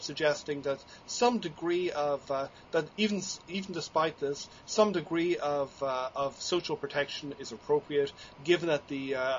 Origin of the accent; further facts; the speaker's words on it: Ireland; I'm an Irish person